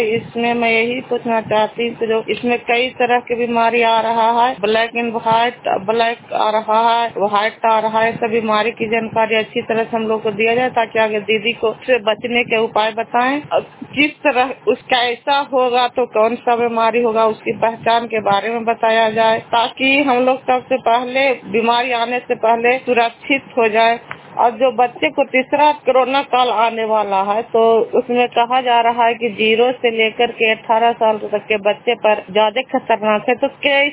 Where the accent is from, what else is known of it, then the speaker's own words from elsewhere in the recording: Bihar, India; मैं भोपनौसा का रहने वाला हूँ, नालंदा डिस्ट्रिक्ट के निवासी हूँ।